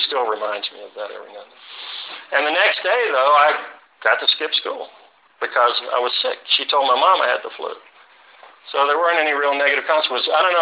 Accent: East Point, Georgia, United States; also born or lived in Marietta; I was born in Georgia Baptist Hospital and then grew up in East Point, and then we moved up to Marietta.

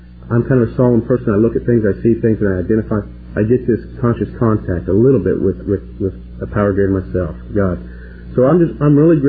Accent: Oklahoma, United States; I told this person that I'm a heterosexual from Oklahoma, and I'm going to go on down the road.

